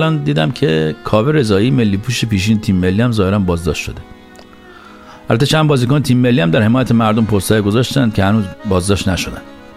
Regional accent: Iran; ما ایرانی هستیم.

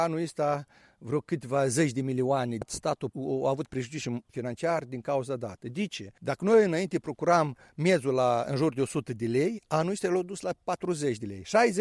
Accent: Moldova; Adică sunt niște lucruri dureroasă pentru noi ca moldoveni

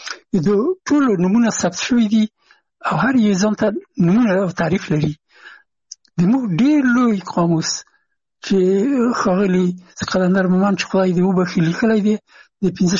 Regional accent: Afghanistan; یو افغان هغو هغه زه نه پېژندلم چې زه هم افغان یم او ما ته یې نه پېژنده چې افغان یم.

